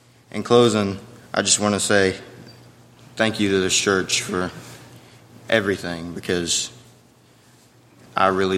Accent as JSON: {"language": "English", "town": "Winston-Salem", "region": "North Carolina", "country": "United States", "tie": "born there", "said": "I was born in Winston-Salem, North Carolina, and I've grown up loving baseball and golf"}